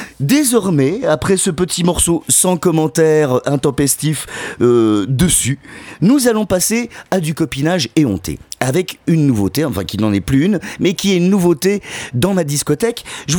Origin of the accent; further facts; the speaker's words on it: Grand Est, France; accent: Lorrain; Hein, vous aurez remarqué mon magnifique accent lorrain.